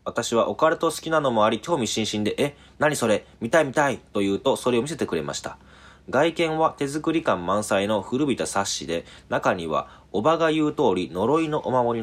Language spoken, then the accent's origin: Japanese; Shikoku, Japan; 私は四国出身で